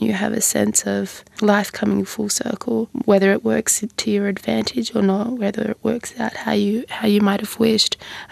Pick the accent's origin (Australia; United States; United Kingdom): Australia; how I fit into Australia as an Australian.